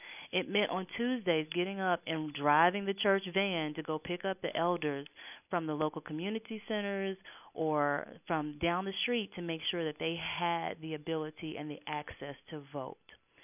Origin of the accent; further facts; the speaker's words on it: Mississippi, United States; I'm from Mississippi, so I'm Southern, born and bred, and I was raised by a father who was a civil rights attorney in Mississippi